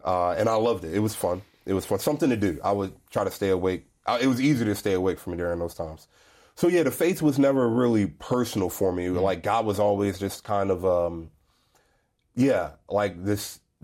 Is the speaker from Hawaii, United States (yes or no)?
no; Lexington Park, Maryland, United States; Yeah, so I'm from Maryland, a nice, small little town called Lexington Park. And growing up there, I honestly never really wanted to stay there.